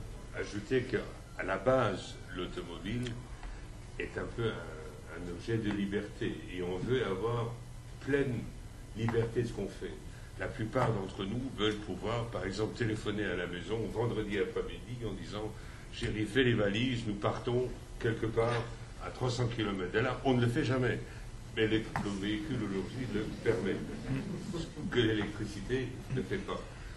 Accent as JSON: {"language": "French", "country": "Switzerland", "said": "Chez nous, en Suisse, on a de véritables problèmes."}